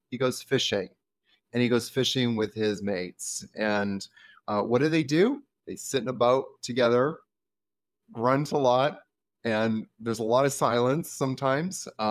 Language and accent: English; Vancouver, British Columbia, Canada; I grew up in Vancouver, Canada.